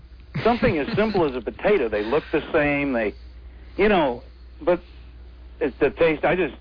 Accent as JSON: {"language": "English", "region": "Ohio", "country": "United States", "tie": "born or raised there", "said": "I was raised in Summit County, Ohio. Of course, there are Amish people there."}